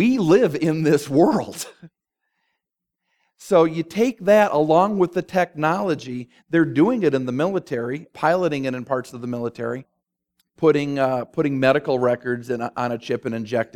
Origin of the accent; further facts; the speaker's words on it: Minneapolis, Minnesota, United States; based up in my hometown of Minneapolis.